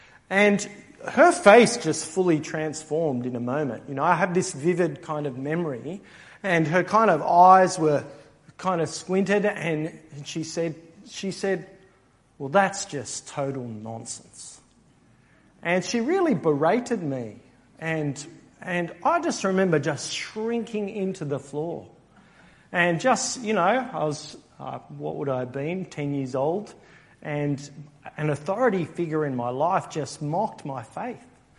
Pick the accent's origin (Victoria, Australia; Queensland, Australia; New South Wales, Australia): New South Wales, Australia; Castle Hill; also born or lived in Yamina; I grew up in Castle Hill, which is not too far from here. I was born in Chester Hill, then we moved to Yamina, and then when I was about 5, we moved to Castle Hill.